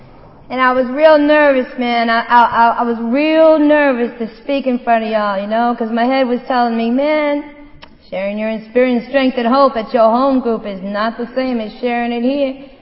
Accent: Waltham, Massachusetts, United States; I'm from Waltham, Massachusetts, man, and I was born and raised there.

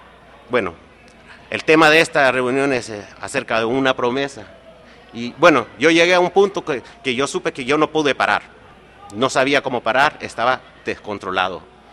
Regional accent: United States; born there; Yo nací aquí en los Estados Unidos, ¿verdad? Pero mi mamá es de Honduras, mi papá puertorriqueño, yo americano, pero siempre latino.

